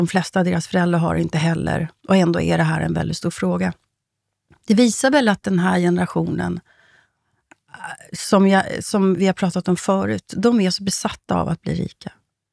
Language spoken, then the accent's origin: Swedish; Sweden; Alltså jag blir lite upplivad som svensk